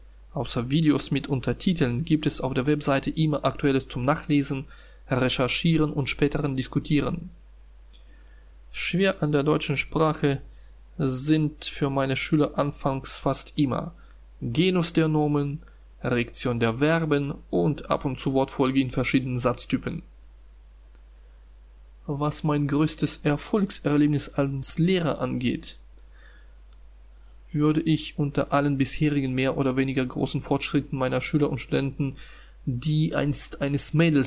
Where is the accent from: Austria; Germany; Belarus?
Belarus; Brest Region; Ich komme aus Belarus, einem Land, das im deutschsprachigen Raum vor allem als Weißrussland bekannt ist. Ich bin im Jahr 1980 geboren. Ich arbeite als Dozent an der staatlichen Alexander Puschkin Universität in Brest